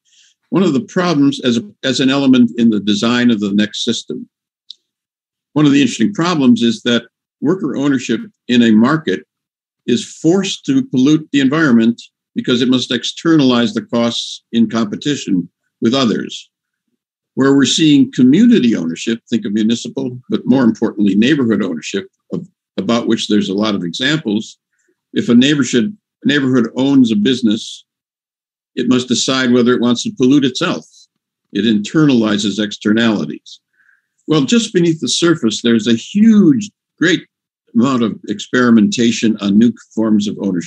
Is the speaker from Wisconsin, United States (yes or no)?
yes; Racine, Wisconsin, United States; I'm from Racine, Wisconsin, a city of about 85,000